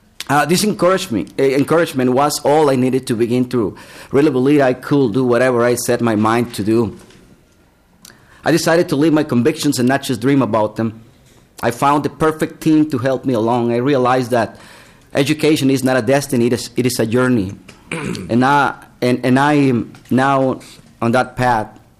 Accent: Mexico; now in United States; I'm from Mexico, originally from Mexico. I've been in the United States for a while already.

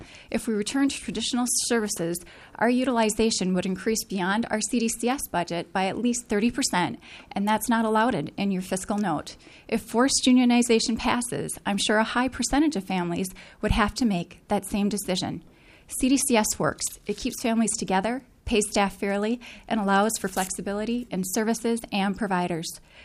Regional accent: St. Cloud, Minnesota, United States; from St. Cloud, Minnesota.

